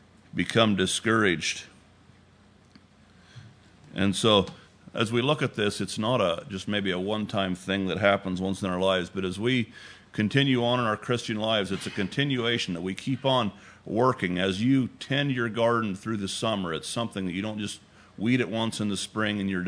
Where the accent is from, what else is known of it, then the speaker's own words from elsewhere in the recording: Oregon, United States; I've seen it growing up in Oregon.